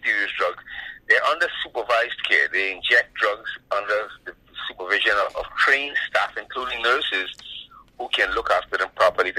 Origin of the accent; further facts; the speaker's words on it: Canada; And I don't think as a Canadian society who's not afraid to demonstrate to the rest of the world that we are compassionate, humane people